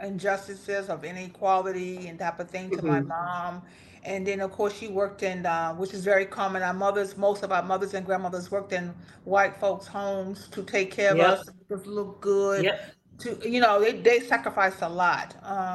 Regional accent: Alabama, United States; And we're from Alabama, but we have roots in Louisiana. And those roots in Louisiana took me to my birth town in Alabama.

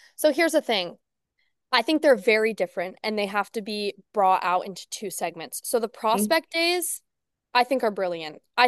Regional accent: Binghamton, New York, United States; So up in Rochester, I'm from Binghamton, so it's like a 2.5 hour drive.

